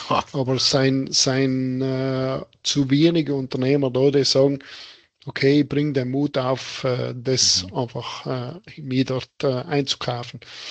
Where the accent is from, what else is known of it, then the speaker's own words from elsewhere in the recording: Tyrol, Austria; wo man auch vielleicht wir als Tiroler ein bisschen ins Hart gehen